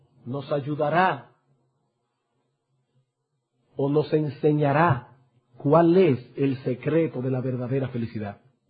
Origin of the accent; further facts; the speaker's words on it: San Juan de la Maguana, San Juan, Dominican Republic; Yo recuerdo allá en mi pueblo, en San Juan de la Maguana, que uno se levantaba en ciertas épocas del año por la mañana